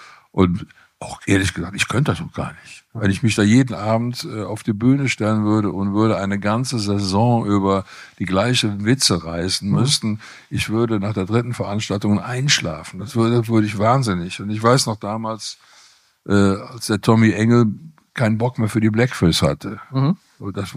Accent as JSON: {"language": "German", "town": "Cologne", "region": "North Rhine-Westphalia", "country": "Germany", "said": "Aber ich bin Kölner, ein kritischer Kölner."}